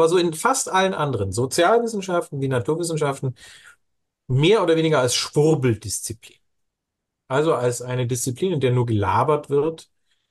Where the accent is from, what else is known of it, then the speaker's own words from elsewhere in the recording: Bavaria, Germany; als Bayer bekommt man den Zug antrainiert.